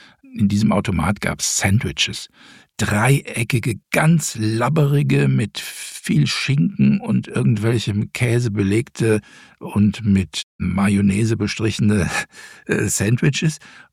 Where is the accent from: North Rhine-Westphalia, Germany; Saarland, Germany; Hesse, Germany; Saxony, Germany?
Hesse, Germany; Frankfurt am Main; Ich bin ja ein deutsches Nachkriegskind. Ich bin in den 60er Jahren groß geworden in Frankfurt am Main.